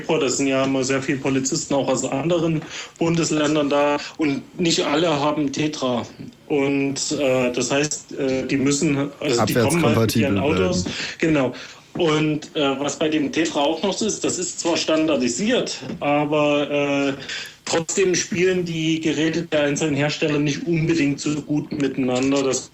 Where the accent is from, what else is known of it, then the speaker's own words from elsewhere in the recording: Plauen, Saxony, Germany; also in Plauen, wo ich herkomme, da ist das immer Mittwoch 15 Uhr.